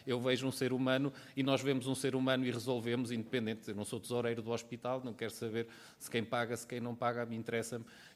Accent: Chaves, Norte, Portugal; Hoje em dia, na minha terra, em Chaves

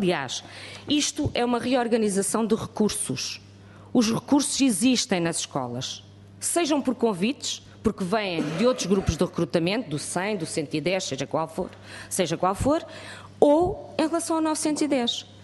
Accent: Faro, Portugal; da minha área, que sou do Distrito de Faro, é por convites

